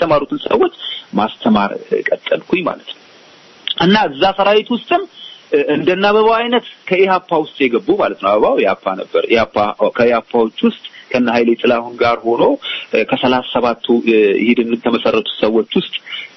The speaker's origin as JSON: {"language": "Amharic", "region": "Oromia", "country": "Ethiopia", "tie": "born or raised there", "said": "ወደ ቦረና ተመደብኩኝ። አጋጣሚ እዛው ካምፕስ ነው ማለት እኔ ቶልጭ ያደኩበት ካምፕስ ተመልሽ ሄድኩኝ"}